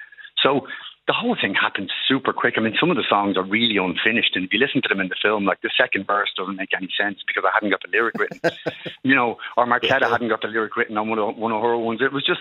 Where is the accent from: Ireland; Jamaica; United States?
Ireland; Ballymun, Leinster; when I was growing up in the Holy Spirit School in Ballymun, great school, and Compton, Ballymun